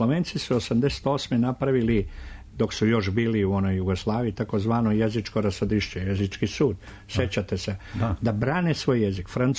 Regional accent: Višegrad, Republika Srpska, Bosnia & Herzegovina; Ali, ako ja uzmem prosim rodom iz Višegrada, moj Višegrad

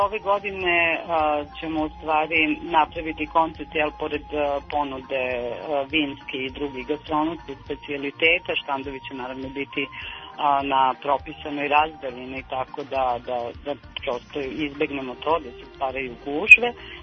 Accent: Belgrade, City of Belgrade, Serbia; ja sam inače Beograđanka

